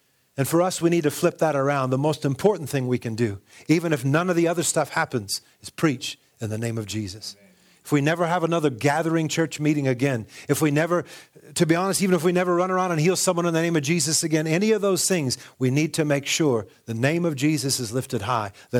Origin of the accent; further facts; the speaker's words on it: United States; But again, especially in our culture, being an American, I can say it, we don't pray enough.